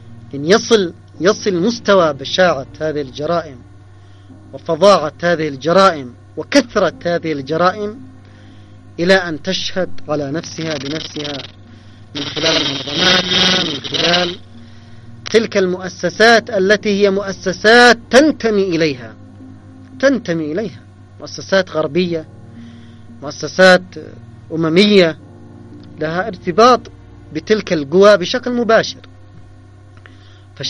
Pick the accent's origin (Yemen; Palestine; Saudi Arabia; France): Yemen; نحن كشعب يمني